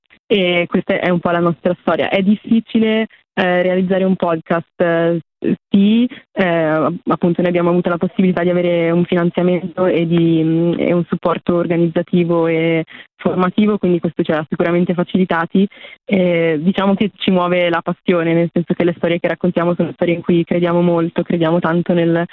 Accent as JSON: {"language": "Italian", "town": "Milan", "region": "Lombardy", "country": "Italy", "said": "Noi siamo tutti di Milano e lavoriamo tutti"}